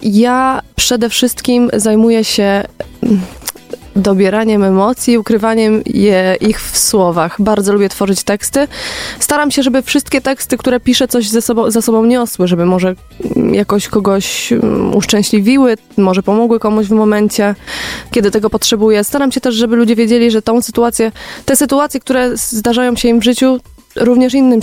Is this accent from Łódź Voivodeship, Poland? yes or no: yes; Pabianice, Łódź Voivodeship, Poland; Pochodzę z Pabianic, natomiast czasem przebywam w Łodzi.